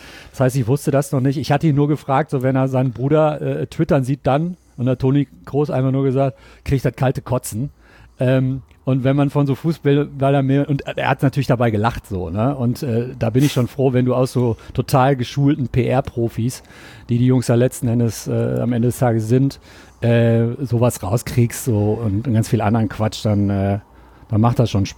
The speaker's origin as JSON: {"language": "German", "region": "North Rhine-Westphalia", "country": "Germany", "said": "ich bin 77 geboren, ich komme aus dem Pott, ich bin 42 Jahre alt"}